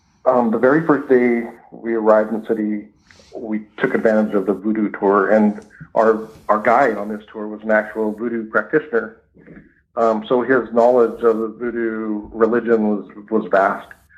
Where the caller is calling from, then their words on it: Moses Lake, Washington, United States; Hey, Tony … from Moses Lake, Washington.